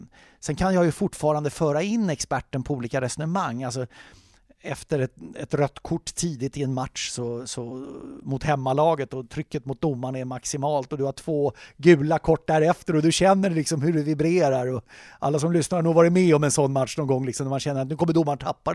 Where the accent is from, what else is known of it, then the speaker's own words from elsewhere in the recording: Sweden; jag skäms som svensk kommentator att sitta och kommentera sånt här uselt.